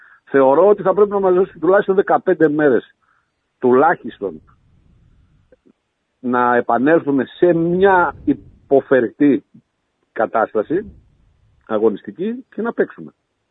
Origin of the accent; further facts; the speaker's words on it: Thessaloniki, Central Macedonia, Greece; ειδικά επειδή είμαι από τη Θεσσαλονίκη και η οικογένειά μου είναι εκεί και οι φίλοι μου